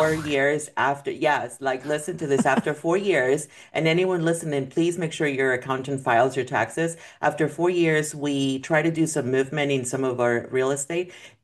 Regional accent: Mexico; So I grew up in Mexico and I went to private school. I went to a private Catholic school

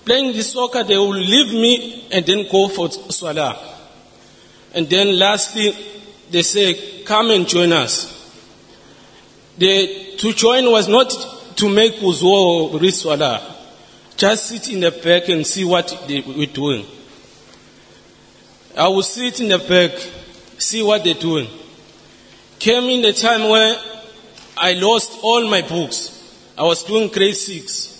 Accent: Ingwavuma, KwaZulu-Natal, South Africa; I'm original from Ingwavuma. Ingwavuma, it's almost close to Swaziland. I can stand with half of my body South Africa, half of my body Swaziland.

